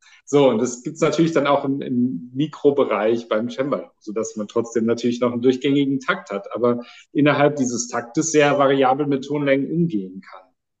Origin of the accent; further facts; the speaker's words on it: Mönchengladbach, North Rhine-Westphalia, Germany; born there; Also ich bin in Mönchengladbach geboren und dann in Wehsperrsch.